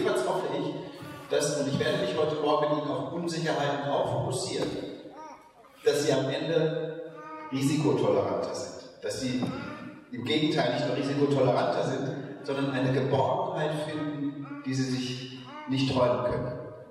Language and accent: German; Kaufungen, Hesse, Germany; ich bin aus Kaufung bei Kassel